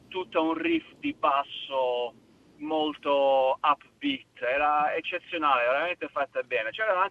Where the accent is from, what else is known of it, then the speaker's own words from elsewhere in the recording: Bari, Apulia, Italy; Io sono di Bari.